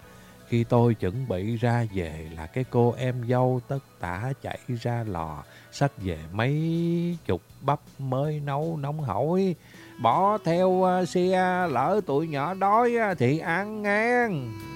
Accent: Mekong Delta, Vietnam; Quê tôi ở miền Tây, một năm cũng vài lần về Tết nhất để mà dỗ chạp.

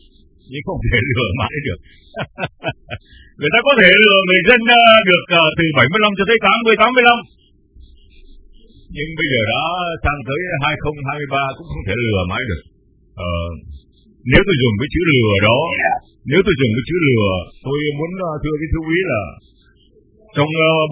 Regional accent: Saigon, Ho Chi Minh City, Vietnam; Sài Gòn, Việt Nam này chắc chắn là quê hương của tôi ngày xưa lúc còn đi học hay lúc tôi còn ở trong quân đội.

